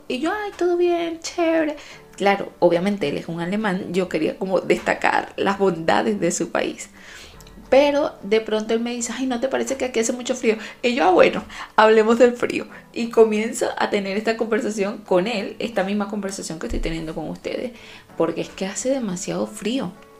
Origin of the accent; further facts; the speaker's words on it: Venezuela; now in Germany; Y yo soy venezolana, o sea, mi país está casi en el Ecuador del mundo. O sea, no tenemos ni 4 estaciones, no hace frío, nunca.